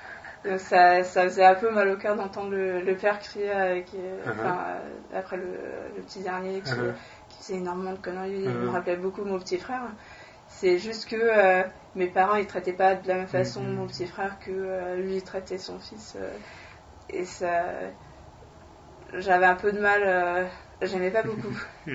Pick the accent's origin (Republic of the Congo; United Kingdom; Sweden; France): Sweden; Gothenburg, Västra Götaland; French is a second language; Je viens de Göteborg, moi.